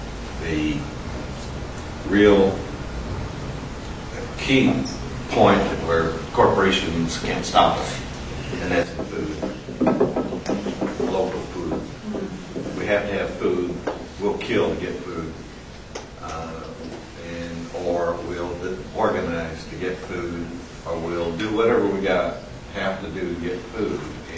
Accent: Alton, Illinois, United States; I'm from Alton, Illinois, which is 15 miles upstream from St. Louis.

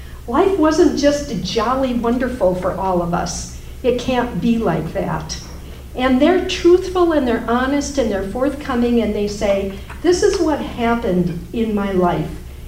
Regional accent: Mount Horeb, Wisconsin, United States; I'm from Mount Horeb. I'm the only Raging Granny from Mount Horeb.

